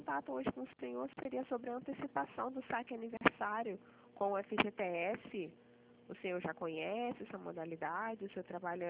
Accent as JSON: {"language": "Portuguese", "region": "Rio de Janeiro", "country": "Brazil", "said": "Sou do Rio de Janeiro."}